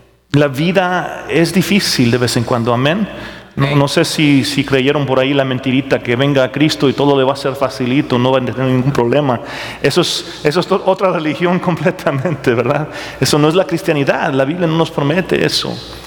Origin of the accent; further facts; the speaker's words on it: Mexico; porque yo soy mexicano y él es puertorriqueño